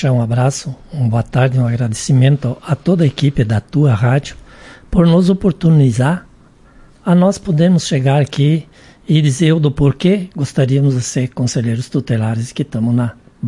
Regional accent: Marau, Rio Grande do Sul, Brazil; sou natural de Marau. Com muita honra sou nascido em Veado Pardo, do qual eu tenho a honra de dizer que sou daquela sociedade. Conheço muito bem o interior

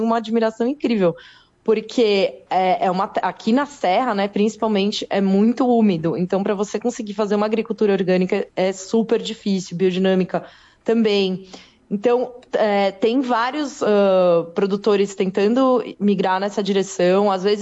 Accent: São Paulo, Brazil; Olha, eu moro no sul, né? Mas eu sou de São Paulo

